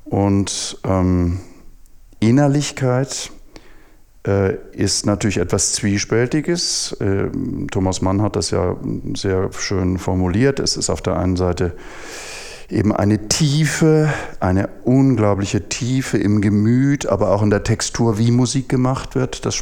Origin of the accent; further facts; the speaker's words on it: Northern Germany, Germany; now in Austria; als Norddeutscher hier in Österreich